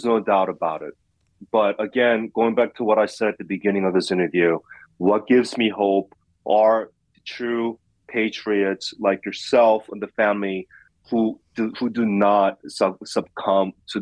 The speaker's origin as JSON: {"language": "English", "town": "Queens", "region": "New York", "country": "United States", "tie": "born or raised there", "said": "I grew up in Queens. This is my hometown"}